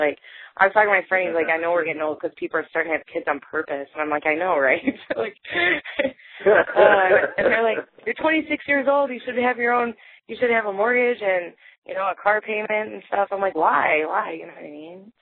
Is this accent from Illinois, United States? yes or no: yes; Chicago, Illinois, United States; No, I grew up in Chicago, like in the South Side ish, and then in the suburbs later on in life.